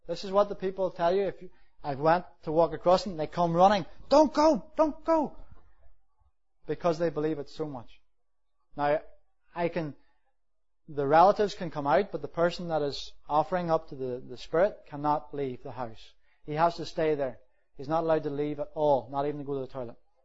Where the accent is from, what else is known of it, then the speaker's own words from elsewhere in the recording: Northern Ireland, United Kingdom; I'm a bit slow, I'm from Northern Ireland.